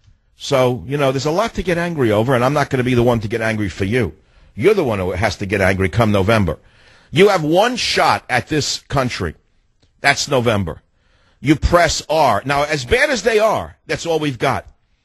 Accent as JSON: {"language": "English", "town": "Bronx", "region": "New York", "country": "United States", "tie": "born or raised there", "said": "Maybe he knows that I grew up poor in the Bronx and I don't play golf."}